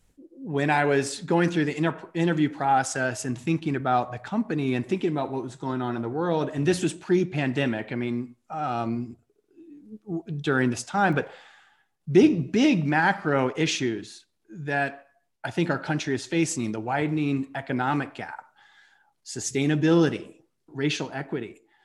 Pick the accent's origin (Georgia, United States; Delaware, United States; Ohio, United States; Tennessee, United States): Georgia, United States; Atlanta; as I said, I grew up in Atlanta